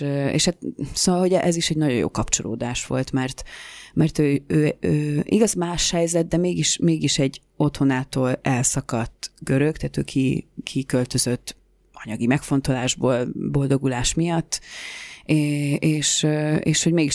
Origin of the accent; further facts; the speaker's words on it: Tata, Komárom-Esztergom, Hungary; Tatán, ugye ahonnan származom